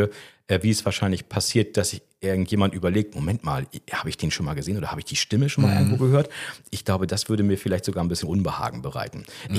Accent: Oldenburg, Lower Saxony, Germany; accent: Bremen; Ich komme ja aus Oldenburg in Niedersachsen und dementsprechend hatte ich ein Bremer Dialekt, ein Bremer Slang und der wurde mir dann hier so ein bisschen abtrainiert.

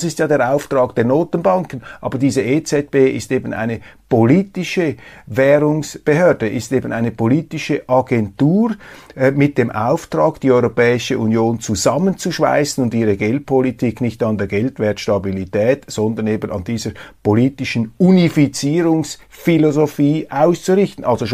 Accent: Switzerland; Und für mich als Demokraten, als Schweizer, ist das eine Fehlentwicklung, dass solche Technokraten regieren.

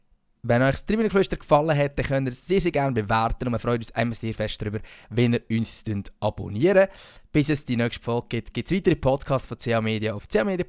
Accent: Switzerland

